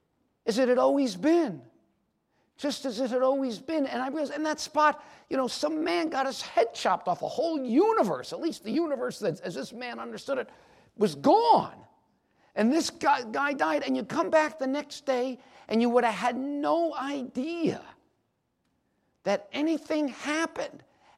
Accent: Miami Beach, Florida, United States; I remember I was 17 years old, and I grew up in Miami Beach. That's where I grew up.

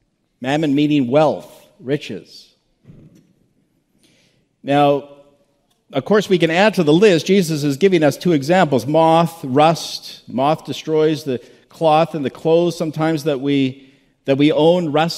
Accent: Kelowna, British Columbia, Canada; Some of you know we are originally from Canada. And so our home city, Kelowna, BC, had a massive wildfire.

